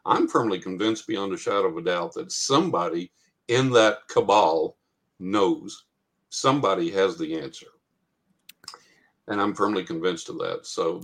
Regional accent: New Mexico, United States; born there; now in Texas, United States; I live in Texas. And I said, funny thing, I was born in New Mexico, but I've never lived in New Mexico

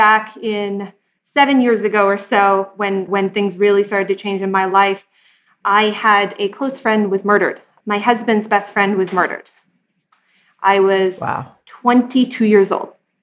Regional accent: Ontario, Canada; I am. I grew up just outside of Toronto.

